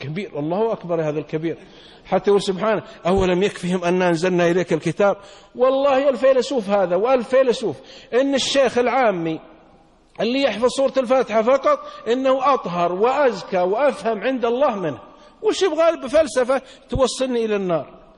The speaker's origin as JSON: {"language": "Arabic", "country": "Saudi Arabia", "said": "كان في بلدة عندنا في السعودية رجل عابد"}